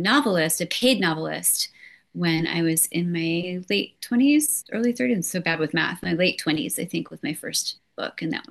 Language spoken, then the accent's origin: English; New Jersey, United States; I went to the mall because I grew up in New Jersey